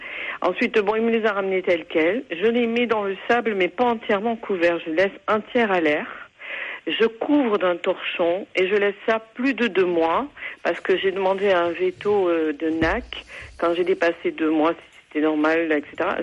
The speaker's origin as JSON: {"language": "French", "region": "Occitanie", "country": "France", "said": "moi je suis de la Haute-Garonne."}